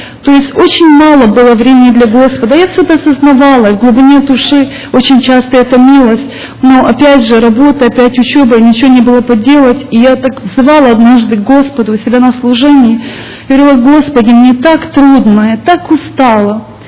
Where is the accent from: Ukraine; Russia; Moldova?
Ukraine; Vinnytsia Oblast; now in Sacramento, United States; я родом с Украины, с Винницкой области, город Казань, может кто-то знает. 10 лет уже живу в Сакраменто.